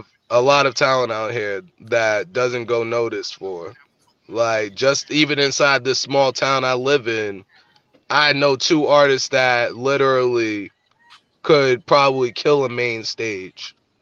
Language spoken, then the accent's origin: English; Massachusetts, United States; We're both from Massachusetts.